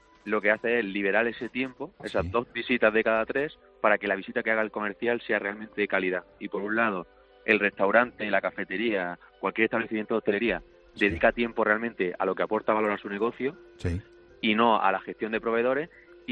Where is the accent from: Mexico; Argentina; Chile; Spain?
Spain; Granada, Andalusia; accent: Granada; now in Madrid, Spain; En Madrid. Somos de Granada, pero estamos en Madrid.